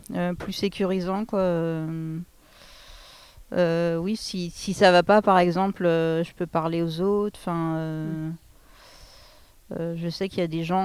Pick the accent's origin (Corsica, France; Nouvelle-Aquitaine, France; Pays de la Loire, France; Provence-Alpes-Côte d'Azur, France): Pays de la Loire, France; Je venais pas d'ici, je venais du Maine-et-Loire.